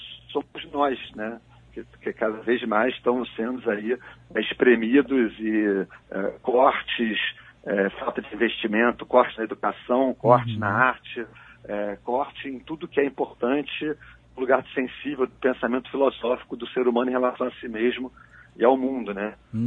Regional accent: Brazil; Eu daqui do Brasil, minha história é de grupos, né?

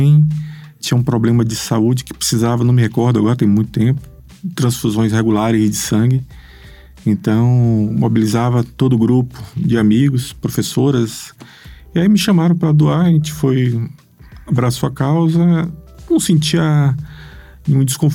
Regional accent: Salvador, Bahia, Brazil; eu sou de Salvador

